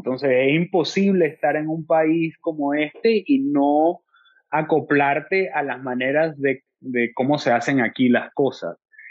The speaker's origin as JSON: {"language": "Spanish", "country": "Venezuela", "said": "porque al final de cuentas soy venezolano y lo llevo en la sangre. Y Venezuela siempre será mi país."}